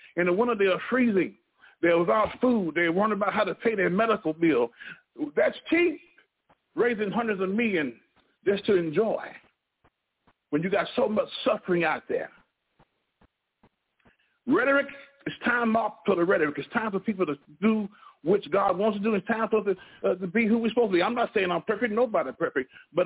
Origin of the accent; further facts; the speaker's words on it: Louisville, Mississippi, United States; I was born and reared in Louisville, Mississippi, so I'm a black American.